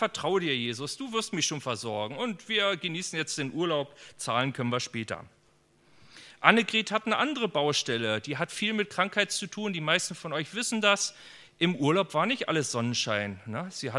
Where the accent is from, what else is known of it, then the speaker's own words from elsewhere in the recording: eastern Germany, Germany; Ich bin jetzt 15 Jahre hier in meiner alten Heimat Ostdeutschland